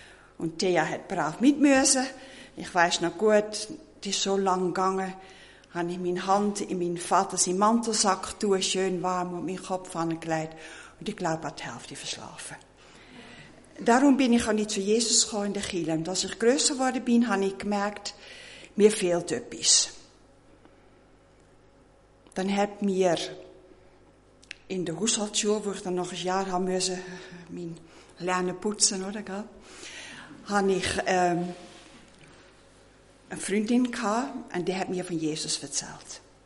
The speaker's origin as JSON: {"language": "German", "country": "Netherlands", "tie": "born or raised there", "second_language": "German", "moved": "yes", "said": "Den mich nicht kennen, merken schon, wo ich geboren bin, in Holland."}